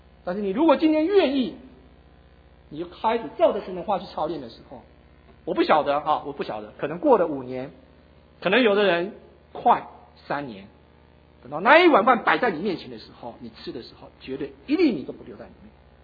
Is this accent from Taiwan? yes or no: yes; Taiwan; 我们小时候在台湾的时候，我们常常听到这句话，很小的时候